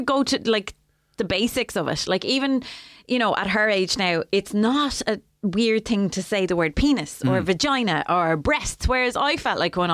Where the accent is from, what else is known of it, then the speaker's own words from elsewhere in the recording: Wexford, Leinster, Ireland; I'm very proud to be from Wexford and I love my town and all of that.